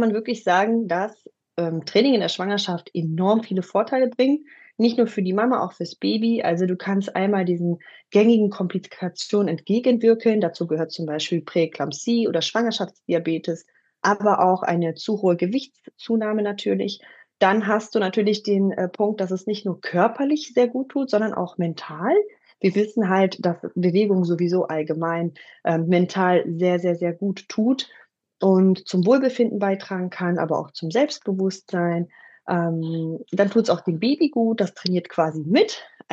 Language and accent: German; Düsseldorf, North Rhine-Westphalia, Germany; Ich bin die Gründerin von Mom Forces. Ich bin aus Düsseldorf, seit kurzem Zweifachmama.